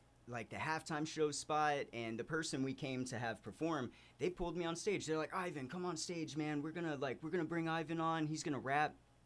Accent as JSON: {"language": "English", "town": "Atlanta", "region": "Georgia", "country": "United States", "said": "So I'm from the South. You know, I'm from Atlanta, Georgia originally."}